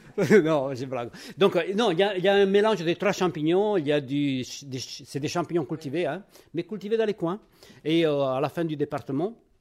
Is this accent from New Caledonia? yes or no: no; Italy; French is a second language; now in Saint-Antonin, France; je suis italien, on a changé d'accent. Et j'habite sur la commune de Saint-Antonin, dans l'Amo de Joigny. Et ça fait 30 ans que je suis dans les coins, donc je peux dire que je suis presque saint-antinois.